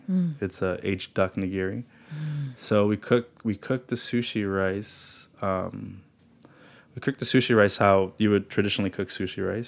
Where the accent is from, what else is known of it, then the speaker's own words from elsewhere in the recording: Peru; grew up with Japanese parents, you know, growing up in a household that's Japanese with those customs and eating that food. And then growing up in Peru